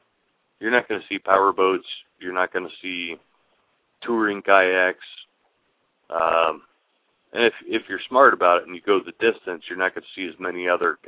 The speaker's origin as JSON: {"language": "English", "region": "Arizona", "country": "United States", "tie": "born or raised there", "moved": "as an adult", "said": "I grew up in Arizona, graduated from college in Arizona, and then I moved to Florida to go to umpire school."}